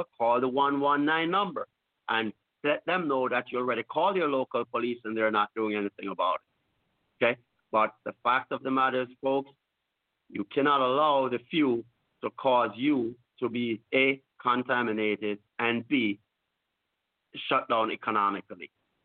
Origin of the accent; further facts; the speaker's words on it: Jamaica; I appeal as a Jamaican living in Jamaica, on the ground here in Jamaica